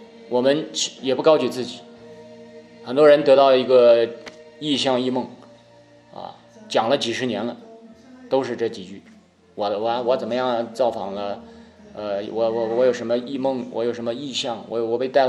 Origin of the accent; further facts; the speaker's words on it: Henan, China; accent: Henan; 满罐子不响，半瓶子乱晃的，这是我们河南话